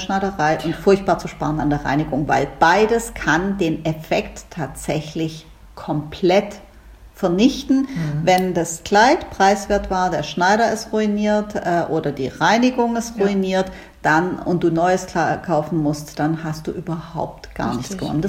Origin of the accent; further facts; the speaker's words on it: Baden-Württemberg, Germany; born there; Ich bin gebürtige Schwäbin